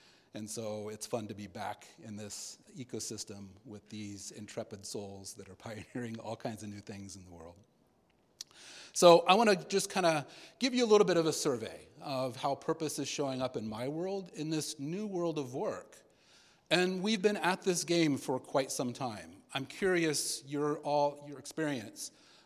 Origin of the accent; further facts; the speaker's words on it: United States; For those of you that don't know me, I'm an entrepreneur from the States.